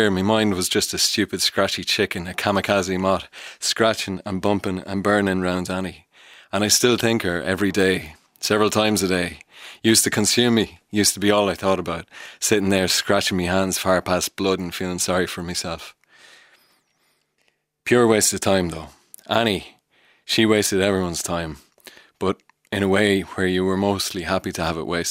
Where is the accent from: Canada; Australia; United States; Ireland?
Ireland; Dundalk, County Louth; Yeah, well, I'm from Dundalk. Spent a lot of time abroad after graduating from college.